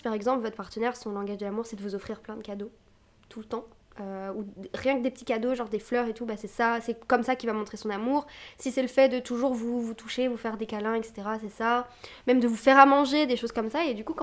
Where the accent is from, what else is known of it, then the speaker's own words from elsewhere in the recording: Brittany, France; je viens de Bretagne et dans mes grands-parents habitent dans un petit quartier en Bretagne. Et en fait, ma mère avait une maison à côté.